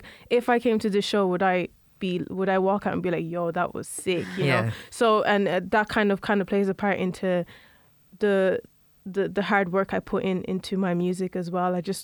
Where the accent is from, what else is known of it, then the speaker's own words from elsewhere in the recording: Balbriggan, Leinster, Ireland; went to school, like, very shy.